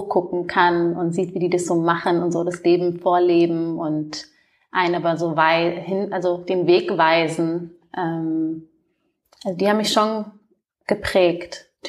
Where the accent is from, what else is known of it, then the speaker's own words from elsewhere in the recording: Munich, Bavaria, Germany; Ich komme ja aus München ursprünglich.